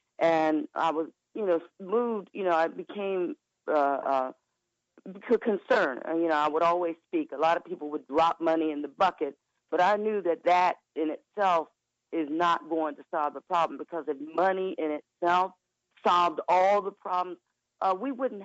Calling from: Maryland, United States; I'm calling from Maryland.

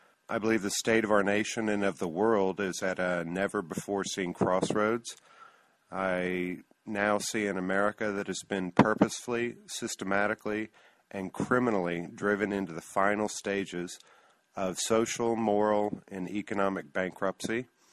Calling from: Dallas, Texas, United States; I'm calling from Dallas, Texas.

